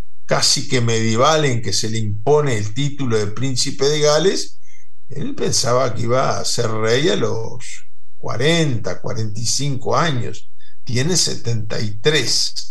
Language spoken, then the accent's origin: Spanish; Uruguay; yo porque soy uruguayo y, bueno, con un poco de picardía miro esas cosas